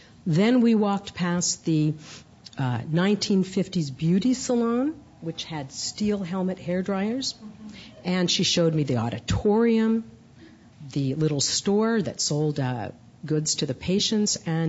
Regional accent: California, United States; born there; I'm a Californian by birth, and my family has been in San Francisco since before the Gold Rush.

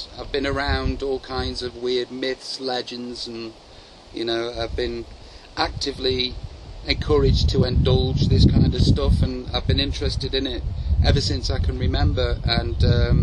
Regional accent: Stoke-on-Trent, West Midlands, United Kingdom; I'm from Northern England, a place called Stoke-on-Trent.

